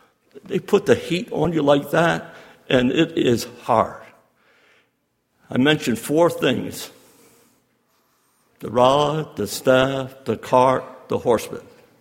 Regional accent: New Hampshire, United States; I'm from New Hampshire, which is a granite state. It's known to be granite.

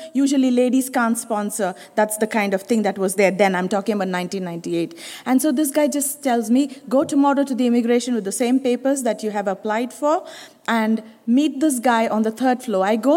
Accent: India; English is a second language; moved away as an adult; now in United Arab Emirates; I'm so fresh from India. People ask a lot of experience, and I didn't have any in the United Arab Emirates

